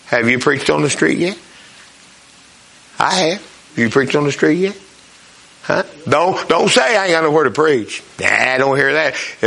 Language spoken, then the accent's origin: English; Winona, Minnesota, United States; Now, I don't know. I'm from Winona. I don't know a lot.